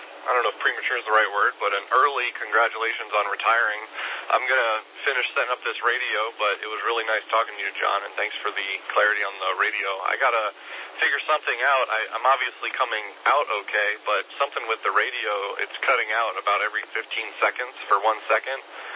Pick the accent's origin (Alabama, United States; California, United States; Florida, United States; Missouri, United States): Florida, United States; I'm from Florida